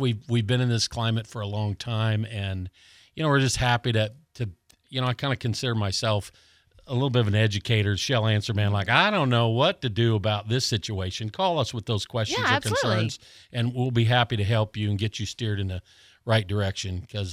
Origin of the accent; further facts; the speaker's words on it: Colorado, United States; now in Florida, United States; I grew up in Colorado, so this is a really easy winter in Florida.